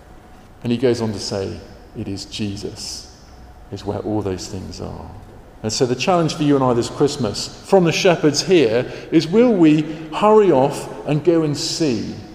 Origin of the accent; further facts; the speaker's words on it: Australia; I grew up in Australia on a sheep farm surrounded by men that fought in World War II.